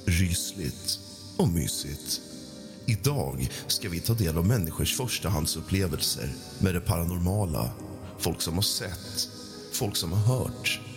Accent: Karlskrona, Blekinge, Sweden; i min hemstad Karlskrona

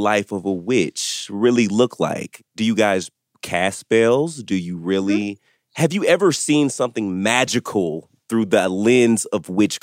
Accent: the South, United States; I'm from the South too, right?

